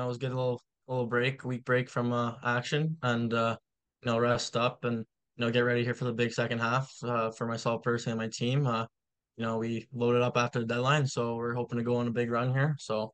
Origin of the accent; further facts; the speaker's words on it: Ottawa, Ontario, Canada; Growing up in Ottawa, I always liked to watch the Sens